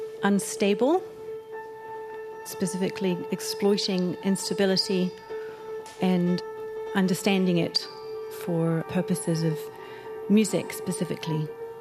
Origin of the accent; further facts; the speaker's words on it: New Zealand; but I'm from New Zealand and it's always going to be 200 milliseconds